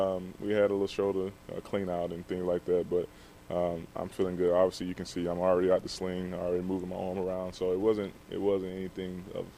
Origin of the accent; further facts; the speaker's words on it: Alabama, United States; You know, I grew up in Alabama. I grew up around NASCAR.